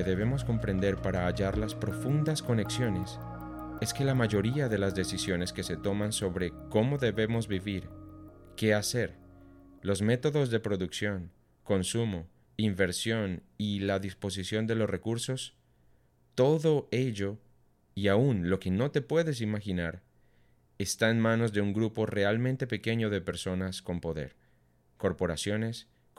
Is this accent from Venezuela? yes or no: no; Colombia; en mi país, Colombia, 3 personas controlan la información que fluye por prensa, televisión, radio y portales de Internet asociados.